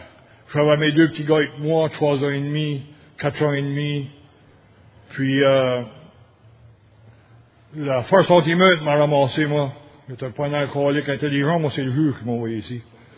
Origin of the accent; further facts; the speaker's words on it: New Brunswick, Canada; Douzaine d'Acadiens ici. Je viens du Nouveau-Brunswick